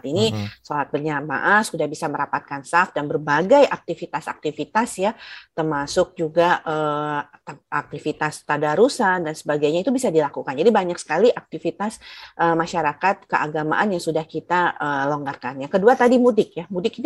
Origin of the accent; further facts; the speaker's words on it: South Sumatra, Indonesia; Saya asli Sumatera Selatan.